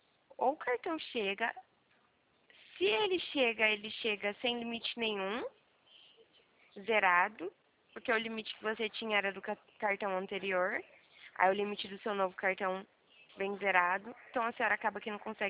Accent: Americana, São Paulo, Brazil; Eu sou de Americana, São Paulo.

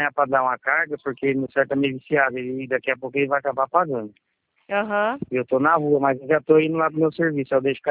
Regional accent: Penápolis, São Paulo, Brazil; Não, sou de Penápolis.

